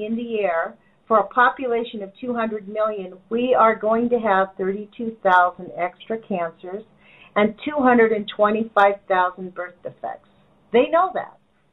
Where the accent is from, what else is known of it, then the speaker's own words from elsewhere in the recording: West Coast, United States; I'm from the West Coast and out here we're a little bit radical, I think.